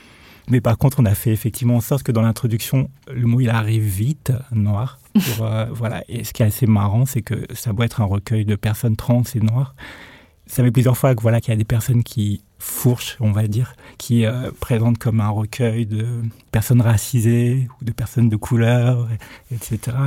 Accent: Hauts-de-France, France; j'ai pas vécu dans un environnement où je pouvais vraiment oublier que j'étais noire. J'ai grandi dans le Nord-Pas-de-Calais, donc je suis né dans les années 70

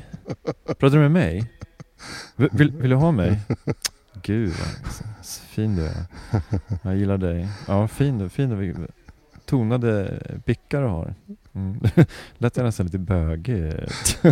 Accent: Sweden; accent: Standard Swedish; jag brukar så här på skoj, liksom halt på skoj, halt på allvar säga att jag har en sammetslen rikssvenska.

